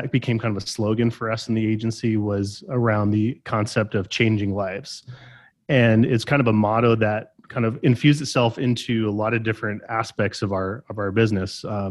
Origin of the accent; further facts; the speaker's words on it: California, United States; moved away as an adult; now in Tucson, United States; So I moved from Southern California, where I grew up, to come to the University of Arizona here in Tucson to go to school.